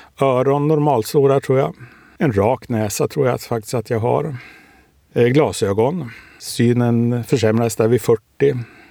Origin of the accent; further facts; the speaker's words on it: Rönnby, Blekinge, Sweden; vi hade en SSU-klubb ute på Rönnby där jag är uppvuxen då. Från 12-årsåldern tills jag flyttade hemifrån vid drygt 20-24.